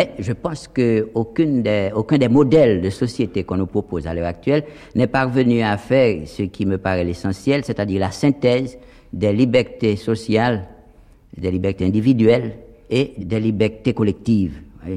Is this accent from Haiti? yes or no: yes; Haiti; C'est comme ça que, en fait, personnellement, je réagis en tant qu'haïtien avant tout.